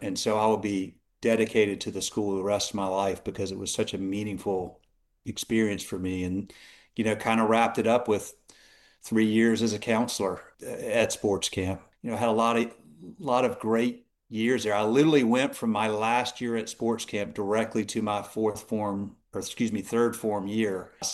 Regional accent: Charlotte, North Carolina, United States; Byron, I've been in Charlotte my whole life, so there's obviously a big Woodbury influence here.

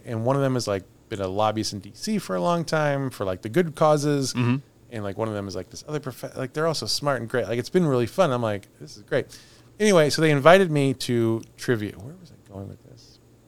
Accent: Villa Ridge, Missouri, United States; I grew up in Villa Ridge, which is 5 miles from Catawissa.

